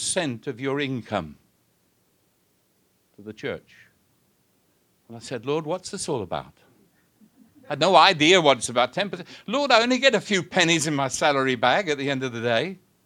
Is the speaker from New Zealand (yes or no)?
no; United Kingdom; now in United States; being British, I see things from a British point of view.